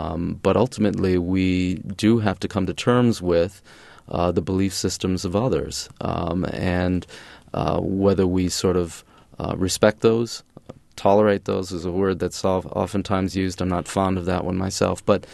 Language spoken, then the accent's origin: English; Massachusetts, United States; also born or lived in Minnesota; But I was born in Massachusetts and moved to Minnesota, where my mother and father sort